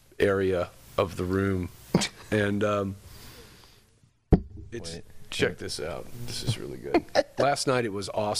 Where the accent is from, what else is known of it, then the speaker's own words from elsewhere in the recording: Memphis, Tennessee, United States; We're all from Memphis. We're all born and raised in that area, and all of our parents are still married and still together.